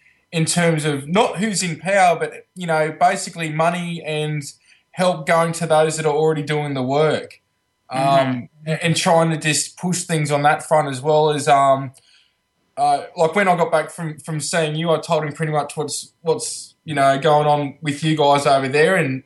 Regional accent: Albury, New South Wales, Australia; So my brother's down from Albury at the moment, my hometown.

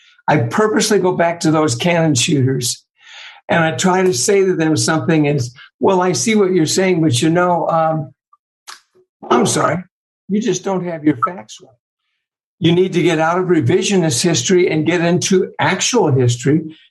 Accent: United States; why I love the nation and my God and my family and why I love being an American

